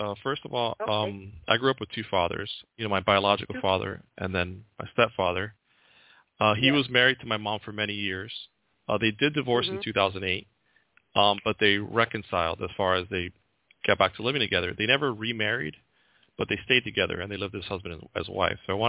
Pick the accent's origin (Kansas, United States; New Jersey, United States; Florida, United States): New Jersey, United States; born there; And, you know, it's a story where they immigrated to America. I was born in Jersey as soon as they got here.